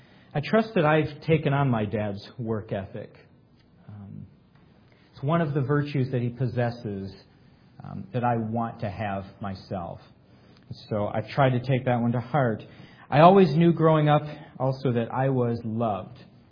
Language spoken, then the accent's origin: English; Great Lakes, United States; I've spent my whole life in the Great Lakes region